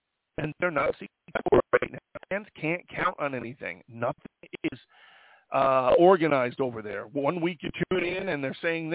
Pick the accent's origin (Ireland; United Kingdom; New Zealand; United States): Ireland; I mean, I sort of can because I'm Irish